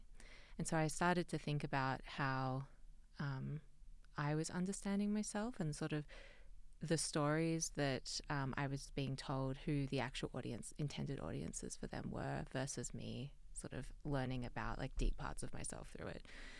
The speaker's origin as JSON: {"language": "English", "country": "Australia", "said": "I'm from Australia, but my dad is Chilean and was a political refugee. And so I'm sort of second generation of that heritage."}